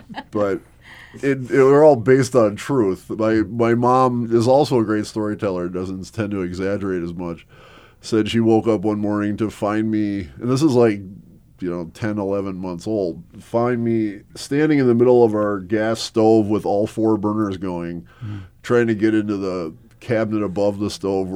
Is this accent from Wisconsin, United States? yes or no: yes; Milwaukee, Wisconsin, United States; born there; So I was born in Milwaukee, Wisconsin. At the time I was born, my parents owned a bar that actually used to be a speakeasy back in Prohibition days, and it was creatively entitled The Speakeasy. And we lived there for a year, and then my parents bought a house in a suburb of Milwaukee